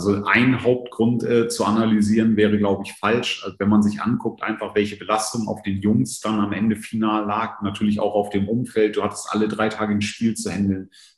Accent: Northern Germany, Germany; born there; Habe auch ein paar Jahre in Süddeutschland verbracht, also zwar als gebürtiges Nordlicht, aber die Gepflogenheiten von Bayern sind mir durchaus noch bekannt

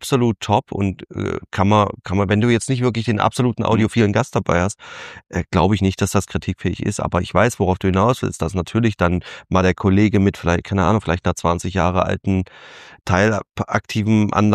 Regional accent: Germany; ich komme aus Deutschland

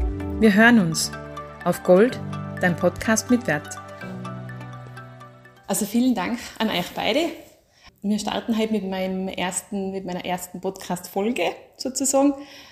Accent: Tyrol, Austria; bei uns in Tirol

